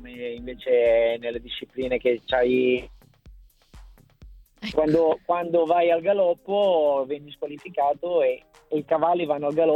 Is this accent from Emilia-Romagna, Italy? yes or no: yes; Ferrara, Emilia-Romagna, Italy; E la mia passione da buon emiliano ferrarese c'è sempre stata nel mondo del trotto